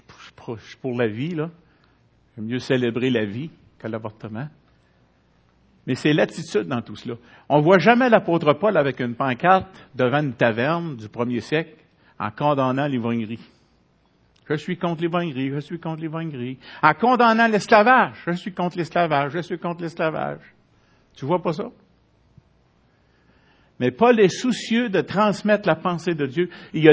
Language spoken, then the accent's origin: French; Quebec, Canada; on est Québécois, mais il y a des Québécois de souche